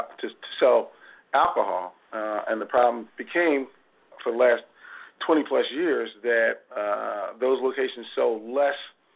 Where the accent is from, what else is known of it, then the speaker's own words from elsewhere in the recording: Philadelphia, Pennsylvania, United States; And so I did exercise my right as a Philadelphian to wear out my voice and vocal cords.